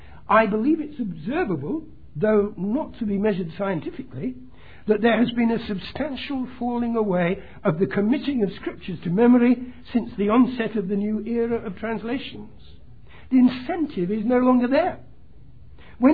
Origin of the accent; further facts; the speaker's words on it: London, United Kingdom; I come from London, and it's one thing the words that I understand, and another thing the language that I might use when I'm about my own local area.